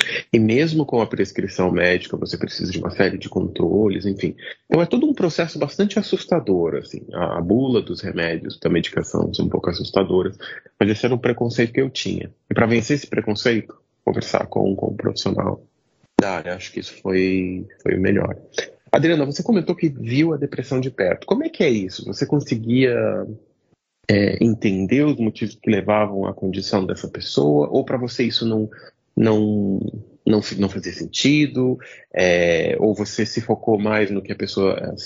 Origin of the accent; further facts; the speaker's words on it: Brazil; now in Europe; eu cresci no Brasil, né? Agora moro aqui na Europa